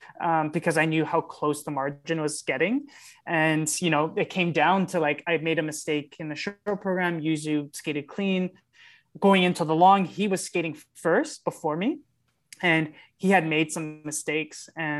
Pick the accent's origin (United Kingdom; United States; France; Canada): Canada; I'm Canadian.